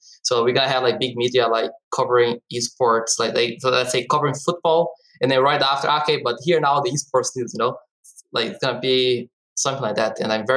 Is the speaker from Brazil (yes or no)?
yes; Brazil; English is a second language; like I come from Brazil, like a huge, like soccer, you know, fan crazy country. And I remember growing up as a huge soccer fan.